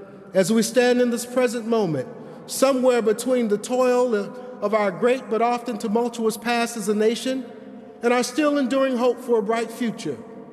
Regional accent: Chicago, Illinois, United States; But the toll of blacks murdered in my hometown, Chicago, alone, mostly by blacks over 18 years, from 1991 to 2009, nearly 10,000 and counting.

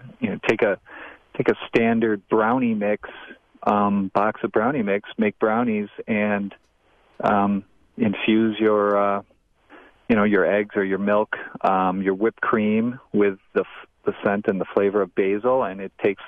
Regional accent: Wisconsin, United States; We are from Wisconsin.

